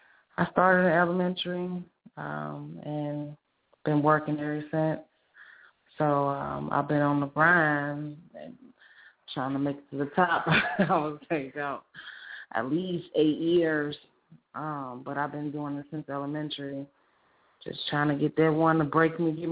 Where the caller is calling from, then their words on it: Cincinnati, Ohio, United States; I'm calling from Cincinnati, Ohio, 513, where I reside.